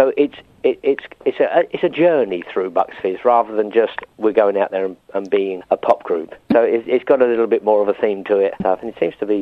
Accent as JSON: {"language": "English", "town": "Epsom", "region": "South East England", "country": "United Kingdom", "tie": "born or raised there", "said": "I was born in Epsom, and I lived in the area for the first 40 years of my life"}